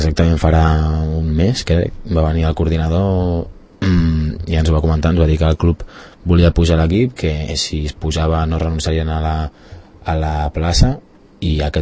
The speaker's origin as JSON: {"language": "Catalan", "town": "Barcelona", "region": "Catalonia", "country": "Spain", "tie": "born or raised there", "said": "jo soc de Barcelona, jo vaig néixer a Barcelona"}